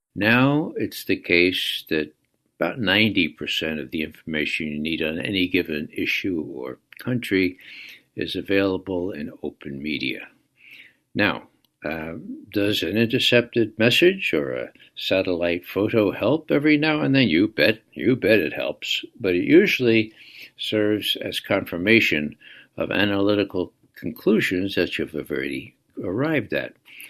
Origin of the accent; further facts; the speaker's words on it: New York, United States; born there; I was born in the Bronx 1 week before Hitler invaded Poland.